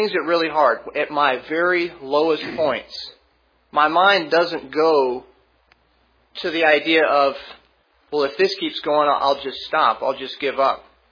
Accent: Stockbridge, Georgia, United States; I'm from Stockbridge, Georgia.

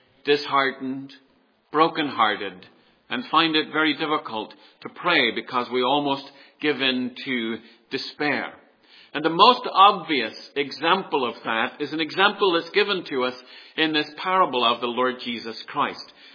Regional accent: Northern Ireland, United Kingdom; accent: Ulster; Both those words are difficult with my Ulster accent, I know.

